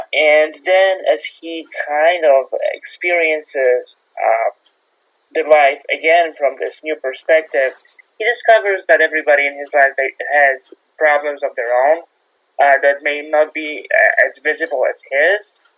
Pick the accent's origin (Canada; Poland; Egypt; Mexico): Poland; now in United States; I started the foundation because I was in a wheelchair all my life. I moved to America from Poland